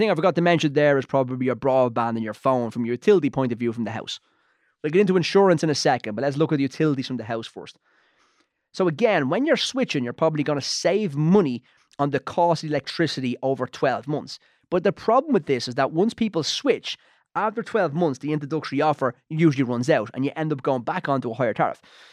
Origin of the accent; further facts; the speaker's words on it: Ireland; But we're Irish. We don't like hassle. We don't like change.